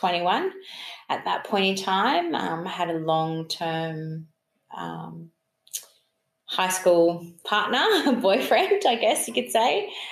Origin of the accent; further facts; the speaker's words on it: Sydney, New South Wales, Australia; I predominantly grew up in Newtown, so my hometown, where my mum's from and my sort of Aboriginal family is from Coonabarabran, which is the Gamilaroi side. But I lived predominantly in Sydney.